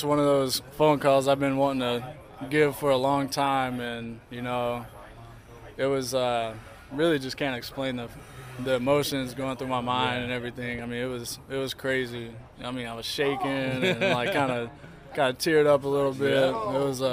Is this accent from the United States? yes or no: yes; Carthage, Texas, United States; Grew up in East Texas. Carthage is a small town. Everybody knows everybody. Horses, cows, and a lot of trees.